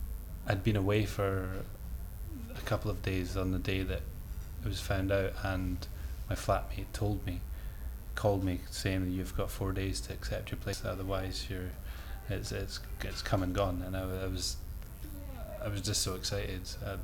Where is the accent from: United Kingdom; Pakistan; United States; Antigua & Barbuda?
United Kingdom; Edinburgh, Scotland; I am 26 years old and I'm from Edinburgh in Scotland.